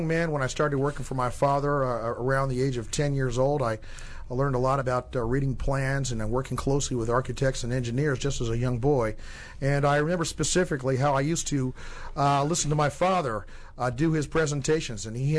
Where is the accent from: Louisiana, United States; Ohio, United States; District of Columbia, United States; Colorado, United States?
District of Columbia, United States; Washington; Unfortunately, growing up in Washington, D.C., the majority of my friends are no longer here.